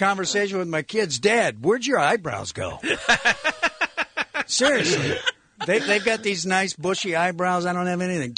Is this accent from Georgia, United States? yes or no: yes; Atlanta, Georgia, United States; born there; And it's so exciting for me because I was born in Atlanta